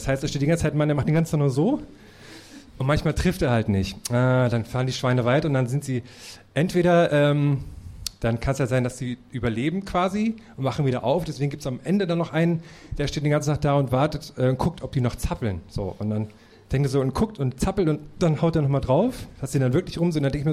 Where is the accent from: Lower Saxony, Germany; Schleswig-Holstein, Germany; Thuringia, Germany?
Thuringia, Germany; born or raised there